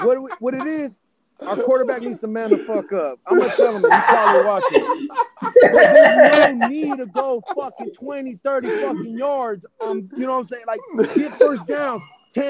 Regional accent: Riverside, California, United States; California, no hate to the state where I was raised in Riverside

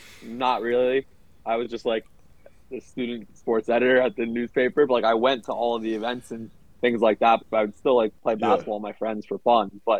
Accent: Weston, Florida, United States; Yeah, I grew up in South Florida, a Fort Lauderdale suburb called Weston.

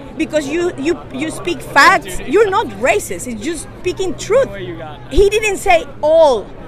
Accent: Ecuador; You know, I come from Ecuador, and what I'm going to say, that all Ecuadorians are perfect?

